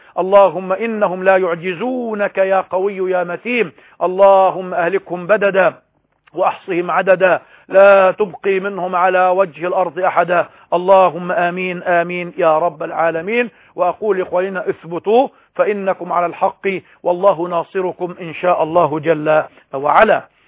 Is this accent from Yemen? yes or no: no; Egypt; يصعب علينا كمصريين أن نفهمها